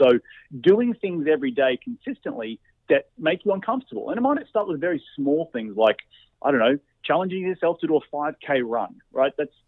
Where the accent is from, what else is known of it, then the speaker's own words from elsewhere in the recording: Australia; moved away as an adult; in my case, I moved from Australia, I quit my job. I chased a girl over here, which is now my wife.